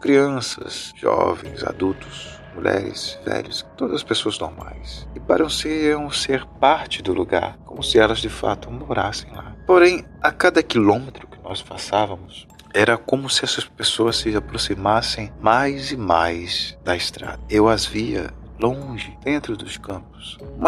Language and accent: Portuguese; Ribeirão Preto, São Paulo, Brazil; now in Recife, Brazil; eu sou natural da cidade de Ribeirão Preto, São Paulo, que fica cerca de 4 horas da capital. E eu vim para Recife em 2007, se eu não me engano. Mas antes disso, eu vivia lá.